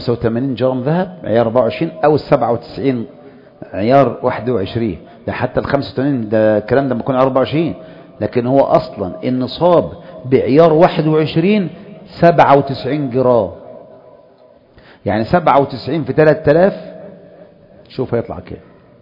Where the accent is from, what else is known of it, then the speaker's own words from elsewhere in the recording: Egypt; بس انا مصري يعني لازم